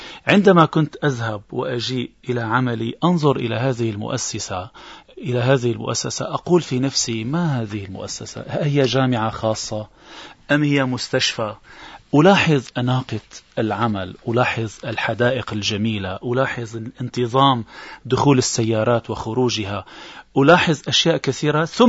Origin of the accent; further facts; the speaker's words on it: Syria; وهي معتمدة من قبل وزارة الاقتصاد ووزارة الزراعة عندنا في سوريا